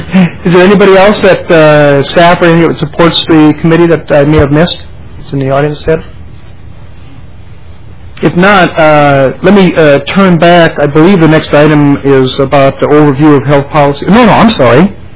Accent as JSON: {"language": "English", "town": "Rochester", "region": "Minnesota", "country": "United States", "said": "from Rochester, with just a little bitty healthcare effort in Rochester that has about 30,000 people a day coming into our community."}